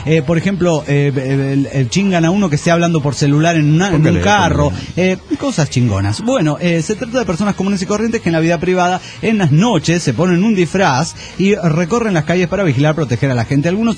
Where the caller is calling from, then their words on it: Montreal, Quebec, Canada; desde Montreal, Canadá.